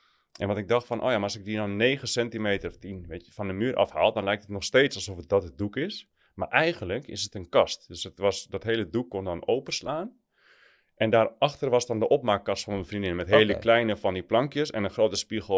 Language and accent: Dutch; Amsterdam, North Holland, Netherlands; Maar ik ben opgegroeid in Amsterdam.